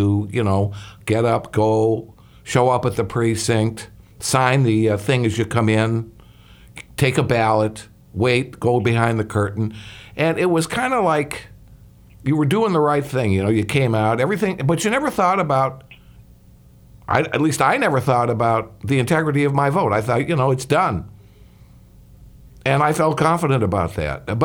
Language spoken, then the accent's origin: English; Chicago, Illinois, United States; Yeah, I come from Chicago